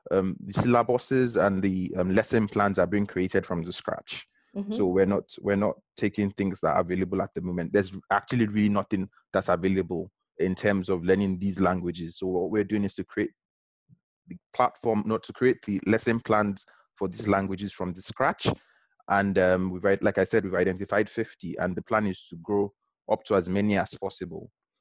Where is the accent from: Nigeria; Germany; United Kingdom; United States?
Nigeria; I am from Nigeria.